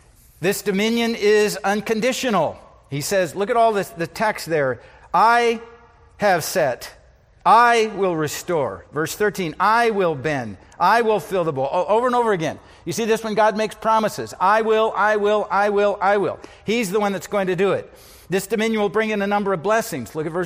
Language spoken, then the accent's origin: English; Iowa, United States; but I'm from Iowa. Storm clouds are good. You love storm clouds. They bring rain.